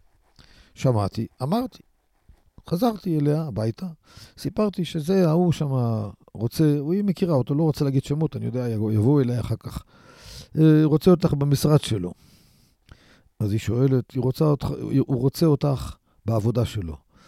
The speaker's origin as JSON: {"language": "Hebrew", "town": "Kiryat Ata", "region": "Haifa District", "country": "Israel", "tie": "born or raised there", "said": "אני בצעירותי, בתור ילד, גדלתי בכפר עטה."}